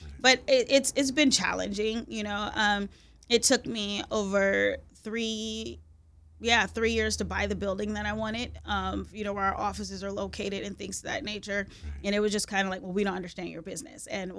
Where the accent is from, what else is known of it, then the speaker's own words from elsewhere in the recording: United States; Now, obviously, it's also culture, because I'm American.